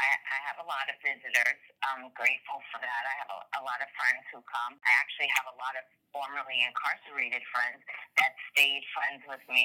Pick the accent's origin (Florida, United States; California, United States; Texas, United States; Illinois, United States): Florida, United States; also born or lived in New Hampshire, United States; I would love to go back to where I'm from, which is Florida, and I was born and raised in Florida, and I lived there the majority of my life.